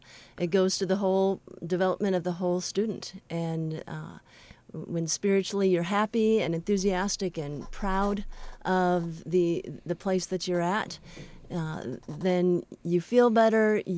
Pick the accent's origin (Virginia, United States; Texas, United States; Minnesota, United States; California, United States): Minnesota, United States; I'm from Minnesota.